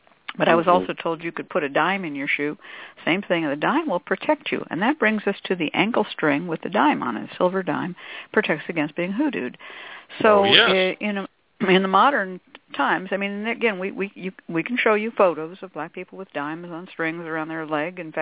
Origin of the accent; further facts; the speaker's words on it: Oakland, California, United States; also born or lived in Berkeley; I grew up in Oakland and in Berkeley.